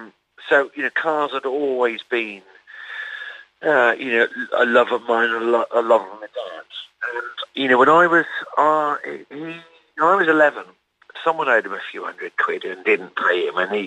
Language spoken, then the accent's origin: English; Newcastle, North East England, United Kingdom; I was brought up in Newcastle